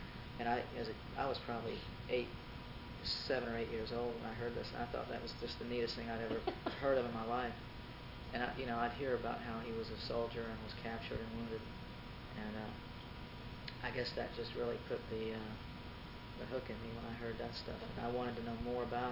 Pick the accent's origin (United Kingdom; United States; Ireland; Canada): United States; the South; also born or lived in Atlanta; I began to get really sick and tired of being made to feel shameful and embarrassed for being a Southerner, for being from the South.